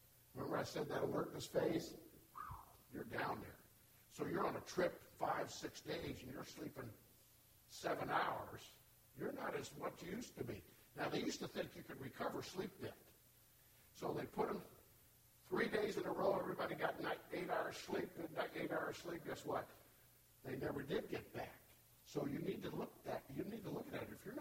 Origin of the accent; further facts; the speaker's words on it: Oklahoma, United States; I come from Oklahoma here to Florida, and it's humid, I'm sweating